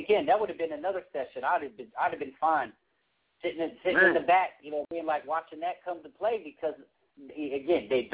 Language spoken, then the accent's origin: English; Riverside, California, United States; now in Los Angeles, United States; I grew up in Riverside, California out here. I'm based out of Los Angeles now.